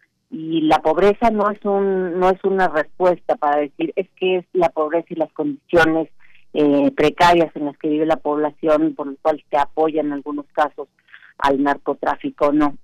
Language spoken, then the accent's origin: Spanish; Mexico; yo creo que es importante que reflexionemos como sociedad y como mexicanos acerca del apoyo social que se le da a la delincuencia